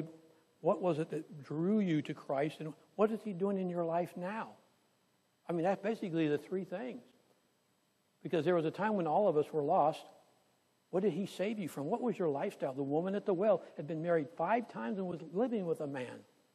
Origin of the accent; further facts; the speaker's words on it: California, United States; I grew up in California and we'd go out to the lakes